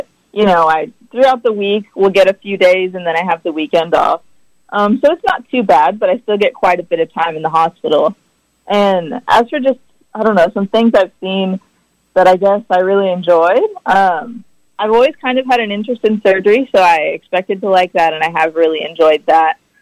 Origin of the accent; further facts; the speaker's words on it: Salina, Kansas, United States; I'm hoping that I can get into the campus in Salina, not only because that's my hometown